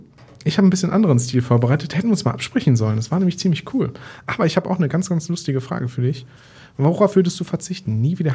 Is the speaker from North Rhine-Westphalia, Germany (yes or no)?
yes; Dortmund, North Rhine-Westphalia, Germany; Ich bin im Dortmunder Norden groß geworden